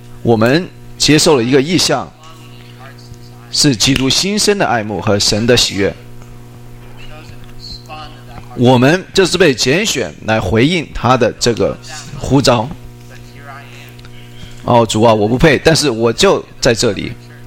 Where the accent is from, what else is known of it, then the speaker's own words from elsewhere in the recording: San Diego, California, United States; 我来自圣地亚哥啊，这个穿的短裤，对，膝盖以上的短裤